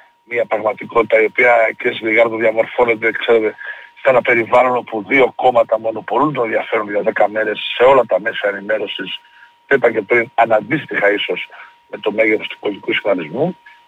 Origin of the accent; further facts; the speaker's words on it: Karydi, Crete, Greece; στο χωριό μου το Καρύδι, στο Λασίφι